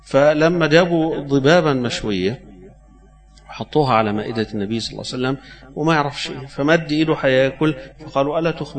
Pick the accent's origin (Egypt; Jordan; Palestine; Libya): Egypt; Alexandria, Alexandria Governorate; يعني في بلد زي عندنا في اسكندرية مثلا مش متعودين ناكل لحم الجمال،